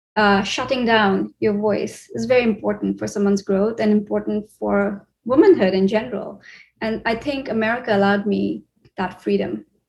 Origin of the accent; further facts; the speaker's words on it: India; moved away as an adult; Where I grew up in India, there aren't four seasons. I mean, there's monsoons, there's summer, there's winter, but you don't see the fall colors that you see here.